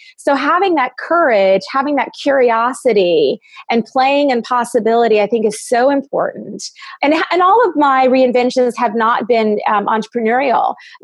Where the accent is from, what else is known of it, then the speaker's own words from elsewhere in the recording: Kentucky, United States; moved away; also born or lived in New York / California; Yeah. Yes. And I moved from Kentucky to New York, back to Kentucky, out to California.